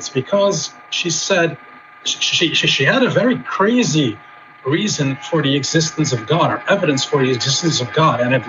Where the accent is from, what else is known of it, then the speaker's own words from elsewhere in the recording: Curaçao; I'm from Curaçao, which is next to Aruba.